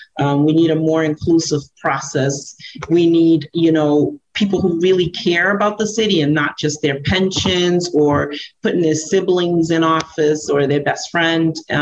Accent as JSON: {"language": "English", "country": "Cape Verde", "said": "I took a trip to Cape Verde, to my home country, and stayed there for 3 weeks."}